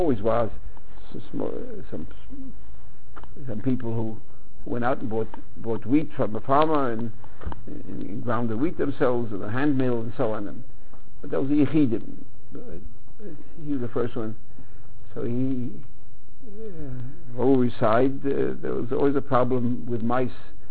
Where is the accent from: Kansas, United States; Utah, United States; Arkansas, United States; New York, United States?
New York, United States; New York City; I remember growing up on the Lower East Side, there was a neighbor, Chassidish fellow